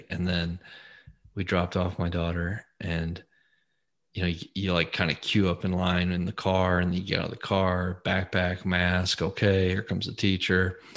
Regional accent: Colorado, United States; So one weird part about it is it's like suburban Colorado where I grew up in Colorado

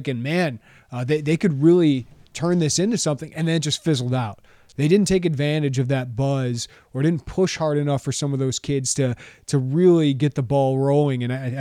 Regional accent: Illinois, United States; I remember reading about him in the Daily Herald when I got the Joliet paper in my hometown.

